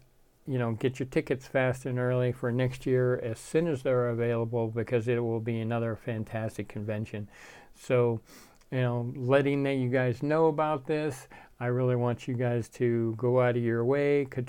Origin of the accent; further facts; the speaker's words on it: Nova Scotia, Canada; I was raised in Nova Scotia, Canada, so, you know, I'm used to seeing white, but it's been a long time since I've been back there.